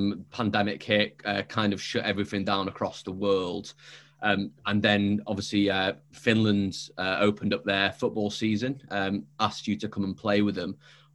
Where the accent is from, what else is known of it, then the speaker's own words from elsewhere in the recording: United Kingdom; I'm just British, so I like to talk about it.